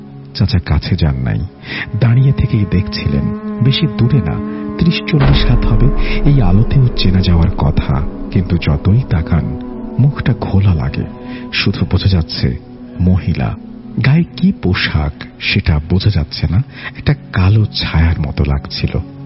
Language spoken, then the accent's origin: Bangla; Gosairhat, Dhaka Division, Bangladesh; moved away as an adult; now in Saudi Arabia; আমার বাড়ি শরীয়তপুর জেলার গোসাইর হাট থানার কোনো এক অজপাড়াগায়। গ্রামের নাম পাঁচকাটি। আমি বর্তমানে জীবিকার তাগিদে সৌদি আরবে কর্মরত।